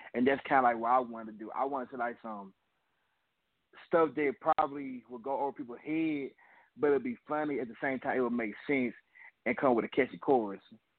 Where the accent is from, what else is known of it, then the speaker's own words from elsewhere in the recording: Jackson, Mississippi, United States; And in Mississippi, we don't really have like jigging music.